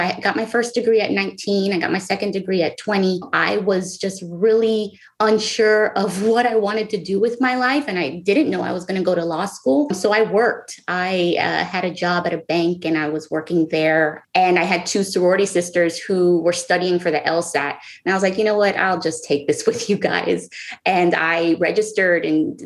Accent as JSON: {"language": "English", "town": "Miami", "region": "Florida", "country": "United States", "tie": "born or raised there", "said": "Originally from Miami, from Florida. I grew up there. I did my undergrad there. I went to law school in Florida, and then now I'm a transplant."}